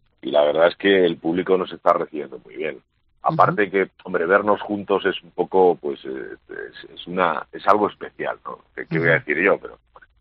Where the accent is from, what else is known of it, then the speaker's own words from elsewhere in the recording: Extremadura, Spain; inauguré las emisiones en el canal de Extremadura, que es mi tierra